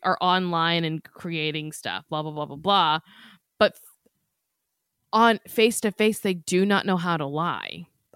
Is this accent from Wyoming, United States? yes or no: yes; Wyoming, United States; I'm from Wyoming, and two of my best friends are a married couple.